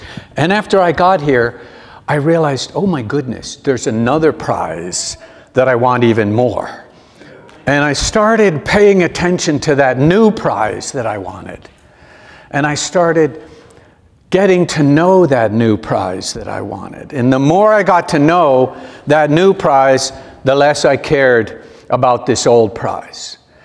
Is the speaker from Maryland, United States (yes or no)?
no; Connecticut, United States; When I had finished Bible college and gone back to my home state of Connecticut, I just wasn't ready to start a real job.